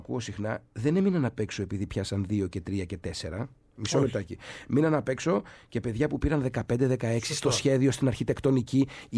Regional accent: Ionian Islands, Greece; Να πούμε και για την Κεφαλονιά, την ιδιαίτερη πατρίδα μου, θα μου δίνει ακόμα μεγαλύτερη χαρά.

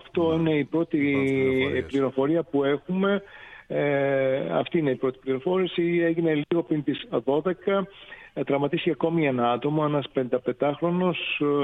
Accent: Kalamitsi, Western Macedonia, Greece; έξω από το χωριό μου πάλι, στο Καλαμίτσι Γρεβενών

